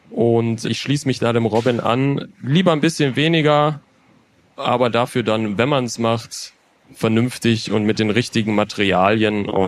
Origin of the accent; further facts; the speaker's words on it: Solingen, North Rhine-Westphalia, Germany; ich komme aus Solingen